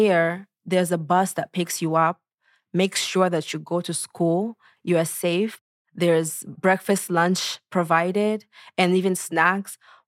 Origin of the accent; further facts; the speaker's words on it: Portland, Oregon, United States; So I grew up in North Portland, the St. John's area. Roosevelt High School was an amazing school.